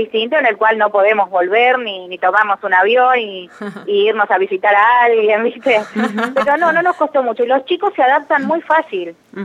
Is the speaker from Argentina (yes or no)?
yes; Argentina; Somos todos argentinos.